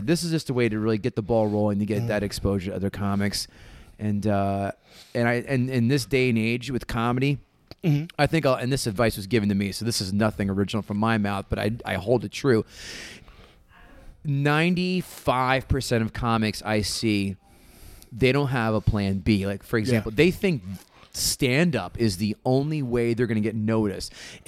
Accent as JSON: {"language": "English", "town": "Princeton", "region": "New Jersey", "country": "United States", "said": "And I'm from Princeton."}